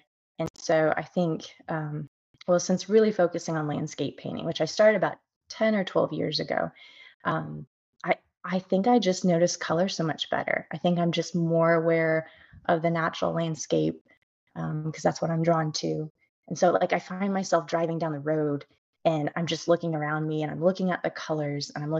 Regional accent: Indiana, United States; we're from Southern Indiana, so everything around us is green

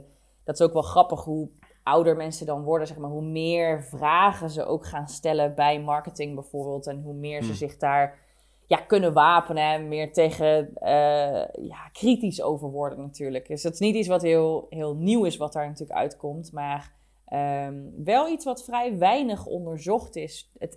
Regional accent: Mierlo, North Brabant, Netherlands; now in Eindhoven, Netherlands; want ik woon nu dus weer in Eindhoven. Ik ben ook geboren in Eindhoven. Ik heb mijn eerste levensjaren in Eindhoven gezeten. Mm-hmm. En daarna zijn we naar Mierlo verhuisd. Nou, dat is nou ook niet echt heel ver van Eindhoven vandaan.

